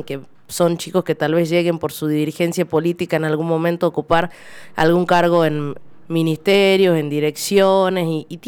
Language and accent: Spanish; Monteros, Tucumán, Argentina; Yo vengo del interior, soy de Monteros